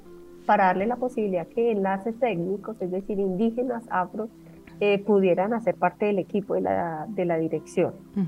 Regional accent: Colombia; también creo que nos sensibilizó de otra manera como colombianos y colombianas

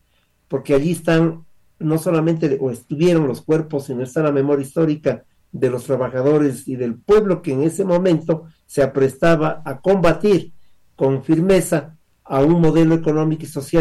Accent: Ecuador; yo, que soy ecuatoriano

